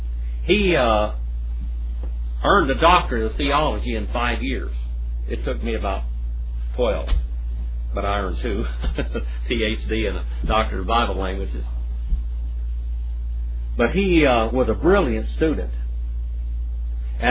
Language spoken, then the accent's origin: English; United States; Now, I'm American Indian. And for about 400 years, our people were extremely persecuted in this land.